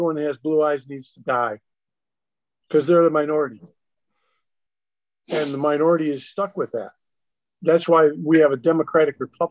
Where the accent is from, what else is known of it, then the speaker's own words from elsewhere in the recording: United States; born there; Well, I was born in America. Therefore, at least until maybe the 20th century, I'm a Christian, right? Because I was born here in a Christian country. It's America.